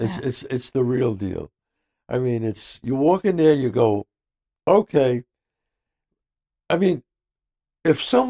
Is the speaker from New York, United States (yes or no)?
yes; New York City, New York, United States; You know me. I'm from the Bronx.